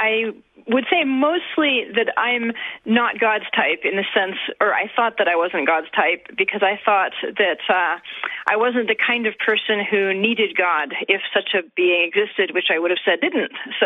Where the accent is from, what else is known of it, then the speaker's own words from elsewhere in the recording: New England, United States; I'm actually from New England, and there's quite a large cultural difference between those two areas.